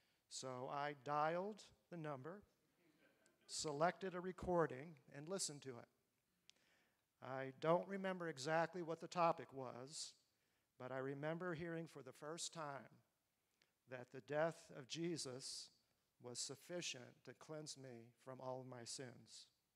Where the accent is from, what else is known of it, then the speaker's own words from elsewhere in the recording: Houston, Texas, United States; So I grew up outside of Houston, Texas, in a nominally Unitarian family.